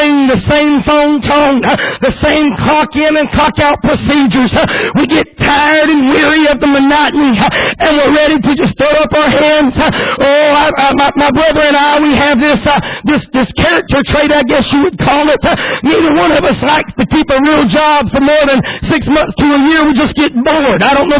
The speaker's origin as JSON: {"language": "English", "country": "United States", "said": "but prideful that I am American and I know the history of our great country."}